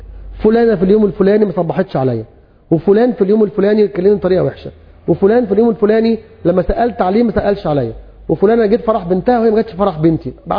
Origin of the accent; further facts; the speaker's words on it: Egypt; برضه حاجه فينا كمصريين يعني طبعا ازاي اسمع نصيحه الاخر؟